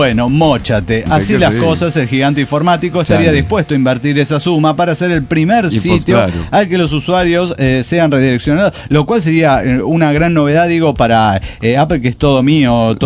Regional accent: Bermejo, Tarija, Bolivia; born there; now in Cochabamba, Bolivia; Y yo nací en Bermejo, Tarija, que es la frontera con Argentina. Ahora vivo en Cochabamba y trabajo en un hogar de niñas. Contarles que estoy preocupada por la edad que tengo, porque ya cumplí medio siglo de vida.

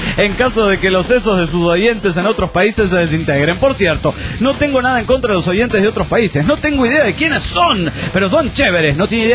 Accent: Colombia; En fin, como buen colombiano, habla mucha mierda

